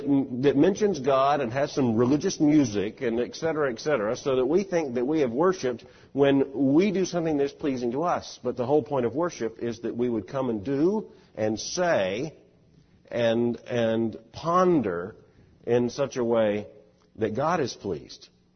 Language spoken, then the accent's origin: English; Fort Lauderdale, Florida, United States; I grew up in Fort Lauderdale. I thought snow was a Yankee myth.